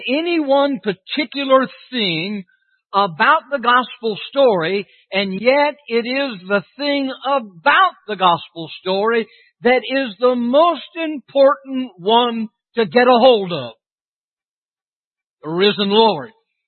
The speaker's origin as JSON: {"language": "English", "town": "Whittier", "region": "California", "country": "United States", "tie": "born or raised there", "said": "And where I grew up in Whittier, California, at the Painter Avenue Church of Christ."}